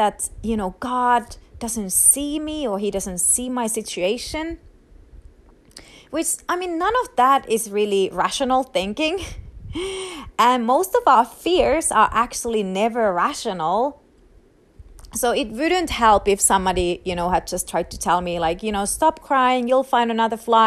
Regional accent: Rovaniemi, Lapland, Finland; And with these flights, I get to stay in my hometown, Rovaniemi, even a bit longer.

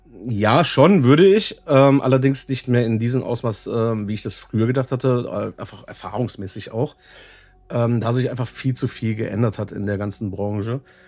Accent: Duisburg, North Rhine-Westphalia, Germany; ich komme aus Duisburg, bin 35 Jahre alt

